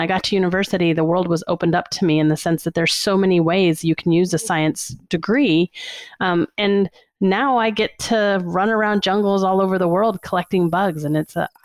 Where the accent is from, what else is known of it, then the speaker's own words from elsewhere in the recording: New Orleans, Louisiana, United States; I grew up in New Orleans, Louisiana, and neither of my parents went to university or graduated college.